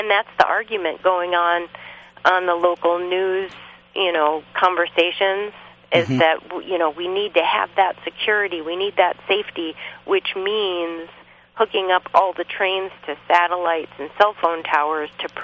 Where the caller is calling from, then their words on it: Olympia, Washington, United States; I'm calling from Olympia, Washington.